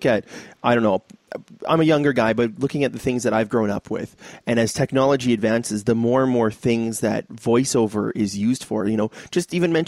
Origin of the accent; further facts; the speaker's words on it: Canada; I don't know, as a Canadian, is there anything bigger than